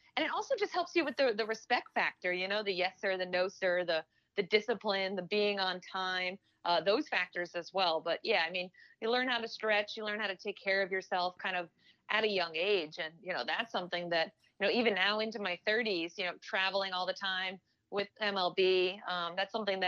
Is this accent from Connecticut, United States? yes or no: yes; Connecticut, United States; He was a huge Yankees fan because we're from Connecticut.